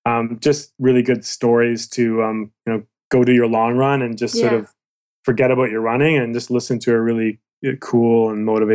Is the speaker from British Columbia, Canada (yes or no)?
yes; Victoria, British Columbia, Canada; now in Toronto, Canada; Yeah, so I grew up in Victoria, but I live in Toronto now.